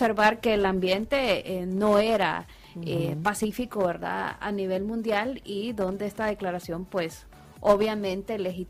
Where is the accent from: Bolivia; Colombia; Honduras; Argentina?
Honduras; reconocer también como hondureños y hondureñas